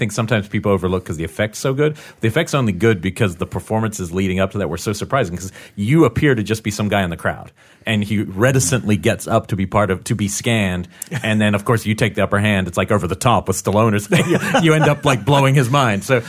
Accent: New Zealand; I'm from New Zealand, and it's a very similar problem.

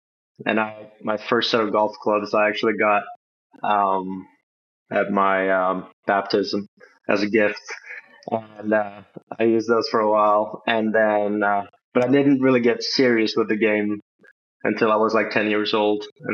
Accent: Norway; now in United States; Yeah, Norway. Yeah.

